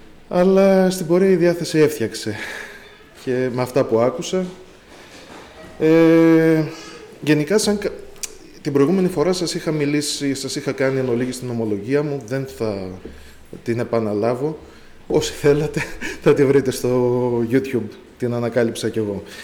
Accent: Ioannina, Epirus, Greece; από τα Γιάννενα.

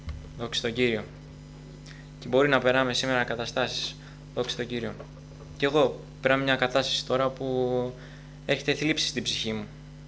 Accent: Alexandroupoli, Eastern Macedonia and Thrace, Greece; now in Athens, Greece; για όσους δεν με ξέρουν, είμαι από Αλεξανδρούπολη

